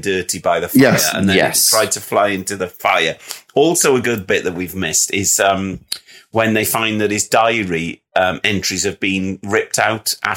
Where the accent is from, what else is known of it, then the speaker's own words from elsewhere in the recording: London, United Kingdom; I'm from London.